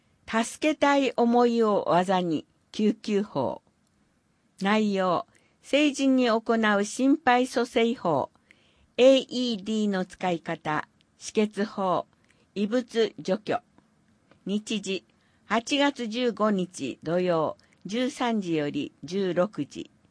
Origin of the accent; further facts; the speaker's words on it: United States; Japanese is a second language; now in Urasoe, Japan; どこかへ旅行したり、アメリカへ里帰りしても、やっぱり沖縄がいいと思うようになったのです。